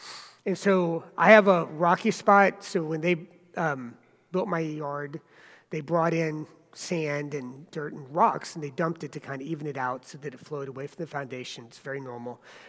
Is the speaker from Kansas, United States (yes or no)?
no; South Carolina, United States; born there; So I was born in South Carolina